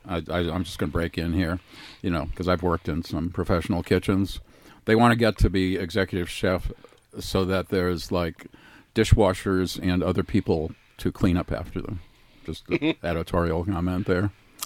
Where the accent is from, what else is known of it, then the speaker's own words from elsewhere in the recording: New England, United States; I grew up in New England.